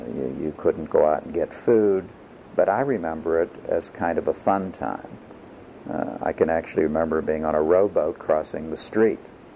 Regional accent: East Pittsburgh, Pennsylvania, United States; We grew up in East Pittsburgh, where my father had his business. This was an industrial town, a small town. The main industry in the town was Westinghouse.

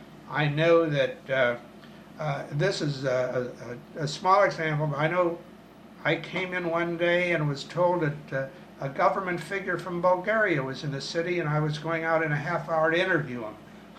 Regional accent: Dayton, Ohio, United States; when I was growing up in Dayton, and maybe this will interest anybody in the Jewish community, I was the son of Russian immigrants who were religious

